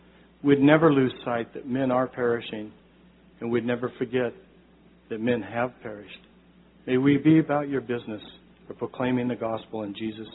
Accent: Portland, Oregon, United States; I grew up in Portland. I know it very well.

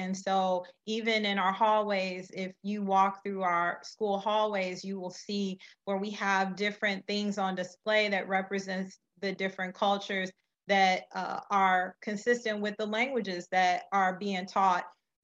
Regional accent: United States; they could tell from, I think, from my accent that I'm American.

